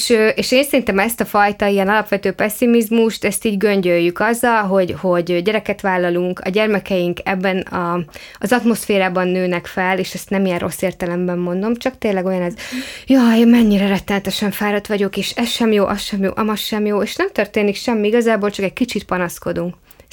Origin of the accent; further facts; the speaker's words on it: Hungary; én egy vidéki lány vagyok, falun nőttem fel, és most is lényegében kétlaki módon, de falun élek